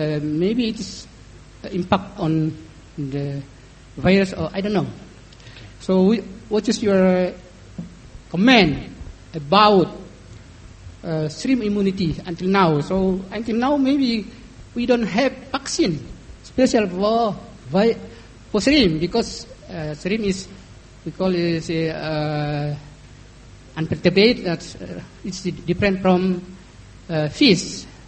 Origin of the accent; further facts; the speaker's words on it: Indonesia; I am from Indonesia.